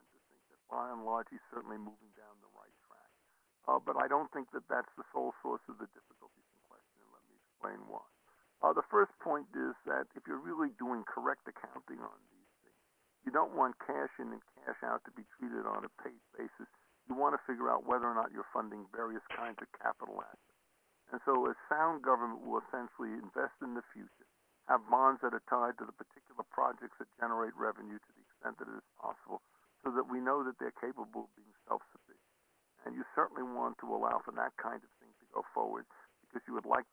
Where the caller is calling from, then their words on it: Boise, Idaho, United States; I'm speaking here from Boise, Idaho, a rock-ribbed place of conservative prudence, I suppose.